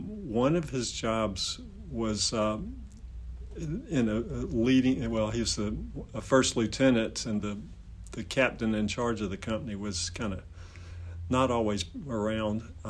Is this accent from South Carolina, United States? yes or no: yes; North Augusta, South Carolina, United States; also born or lived in Anderson, United States; Well, I was born in Anderson in the upstate, and then grew up in North Augusta on the western border with Georgia, but on the Carolina side, Aiken County, South Carolina.